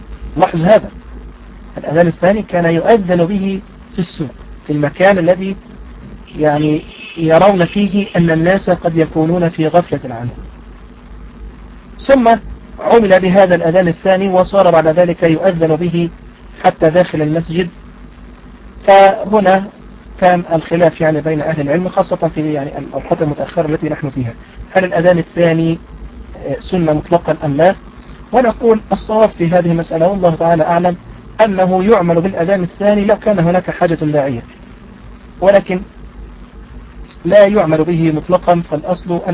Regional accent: Egypt; فمن المشهور عندنا في مصر تحديدا أن صلاة الجمعة لها أذانان

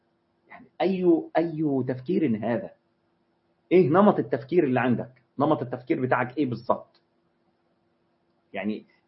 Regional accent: Egypt; عارف في مثل عندنا في مصر يقول لك إيه، امسك في العبيط

